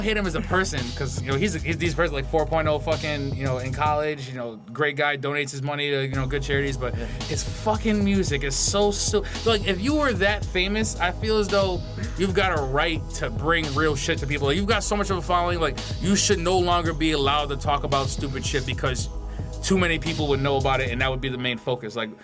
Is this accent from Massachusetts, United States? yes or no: no; Liverpool, New York, United States; I was born in New York. I was raised in a little town. Actually, I was raised a couple places, but I grow roots in Liverpool, which is just outside of Syracuse.